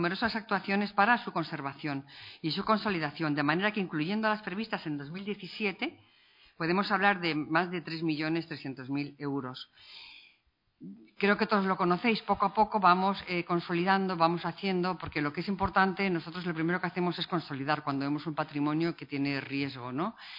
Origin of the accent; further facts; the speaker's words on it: Navarre, Spain; Como directora general de Patrimonio Cultural y como navarra